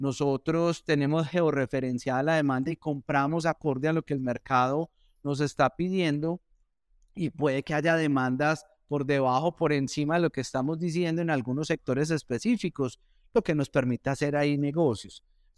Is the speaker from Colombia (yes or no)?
yes; Antioquia, Colombia; pues yo soy paisa, pero pues amo Medellín, Bogotá y Barranquilla y vivo feliz, feliz.